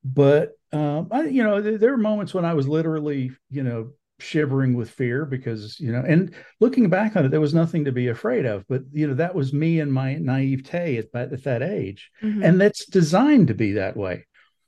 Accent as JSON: {"language": "English", "region": "Alabama", "country": "United States", "said": "went back to my home of record in Alabama and began sending out resumes. I'm from Northern Alabama."}